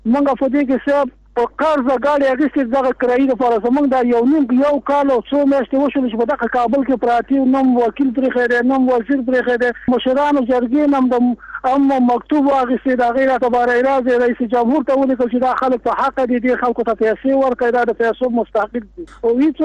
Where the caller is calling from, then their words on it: Kunar, Afghanistan; ما د کونړ نه ټلیفون کړي.